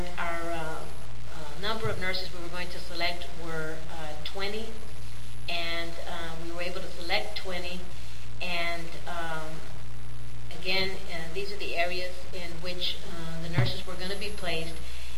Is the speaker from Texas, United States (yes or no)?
yes; San Antonio, Texas, United States; and I'm from San Antonio, Dr. Garrett, was just mortified that I hadn't thought about San Antonio